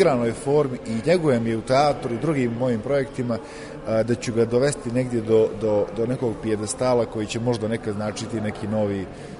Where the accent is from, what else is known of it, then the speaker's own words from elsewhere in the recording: Podgorica, Montenegro; Ja dolazim iz Podgorice